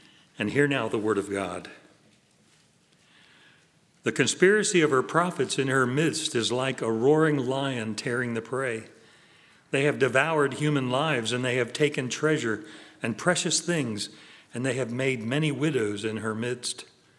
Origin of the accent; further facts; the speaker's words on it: New Jersey, United States; You know, I grew up in New Jersey, South Jersey, and in South Jersey, they have a legend about the Jersey Devil.